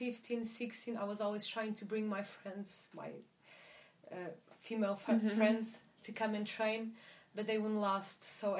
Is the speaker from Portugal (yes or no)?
yes; Portugal; I'm from Portugal.